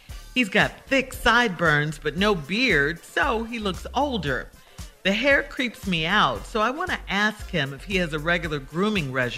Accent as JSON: {"language": "English", "region": "the South", "country": "United States", "accent": "Southern drawl", "said": "I'm from the South, and I have a Southern drawl, and she called me a country bumpkin the other day."}